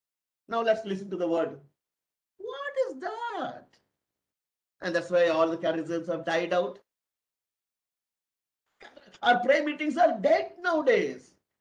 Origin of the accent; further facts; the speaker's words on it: India; English is a second language; are you from India? I said, yes, I'm from India.